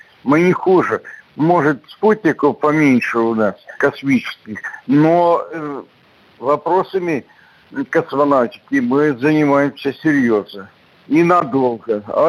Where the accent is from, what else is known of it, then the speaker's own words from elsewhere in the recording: Belarus; now in Russia; по национальности белорус, а живу в России, и российский паспорт у меня. Но я горжусь тем, что я из Беларуси, и горжусь тем, что я россияне.